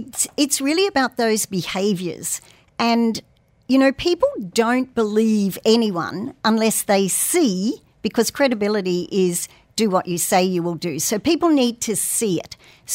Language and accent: English; Sydney, New South Wales, Australia; I hail from Sydney originally